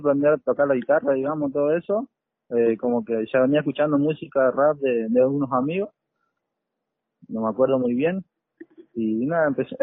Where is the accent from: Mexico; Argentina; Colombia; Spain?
Argentina; Rosario, Santa Fe; Sí, yo prácticamente me crié acá en Rosario, digamos. Desde que tengo memoria